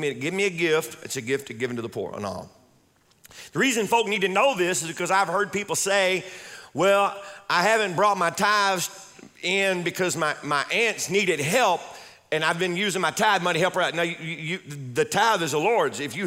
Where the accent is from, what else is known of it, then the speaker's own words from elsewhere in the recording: Louisiana, United States; We're from Louisiana. We say, look at him.